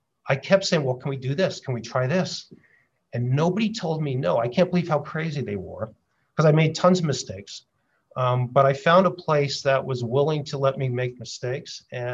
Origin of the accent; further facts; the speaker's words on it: New Jersey, United States; So I grew up in New Jersey.